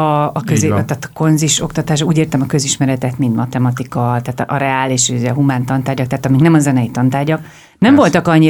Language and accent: Hungarian; Vác, Pest, Hungary; Én Vácról jöttem, de az mindegy is.